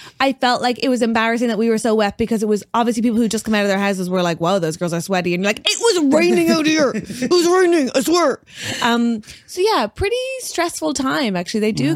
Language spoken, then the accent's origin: English; Ireland; we're from Ireland in the UK.